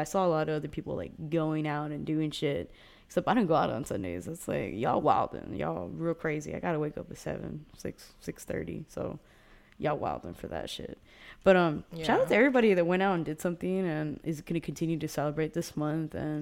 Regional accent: Texas, United States; I'm from Texas. I don't know.

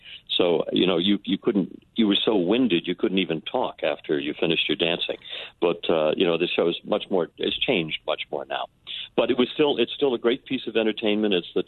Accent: West Hartford, Connecticut, United States; I have to say that I had great parents growing up in West Hartford, Connecticut

